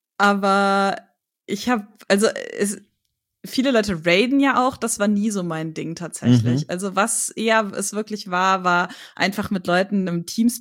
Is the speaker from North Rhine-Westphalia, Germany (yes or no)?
yes; Hagen, North Rhine-Westphalia, Germany; Ich komme tatsächlich aus Hagen. Eigentlich ist Hagen eine Großstadt, aber in Hagen ist nicht viel los. Hagen liegt südlich von Dortmund, 20 Kilometer.